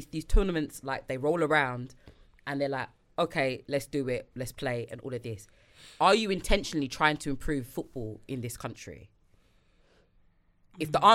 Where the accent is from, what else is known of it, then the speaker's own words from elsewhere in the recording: Ghana; Before anything else, I'm a Ghanaian woman.